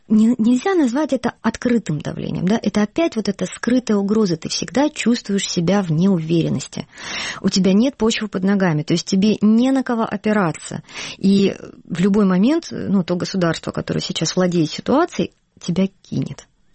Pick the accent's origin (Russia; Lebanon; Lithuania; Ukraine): Ukraine; Crimea; когда мы приехали из Крыма, мы приехали под Киев